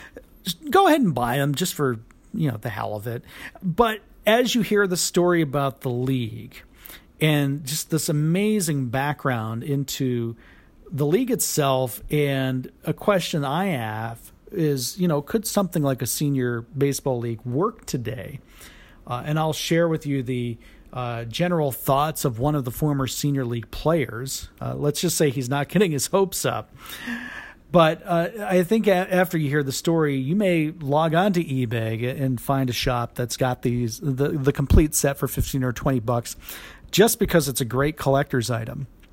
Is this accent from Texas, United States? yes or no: no; Florida, United States; The St. Pete Pelicans, I do recall growing up in the Tampa Bay area, I do vaguely recall the St. Pete Pelicans.